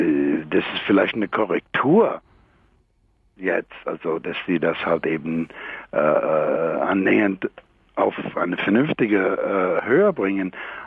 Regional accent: United States; German is a second language; ich als Amerikaner gebe ich, was die Regeln dort sind, jedenfalls in New York

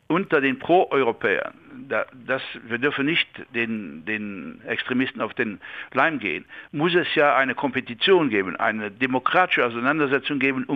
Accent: Luxembourg; das darf ich vielleicht als Luxemburger sagen

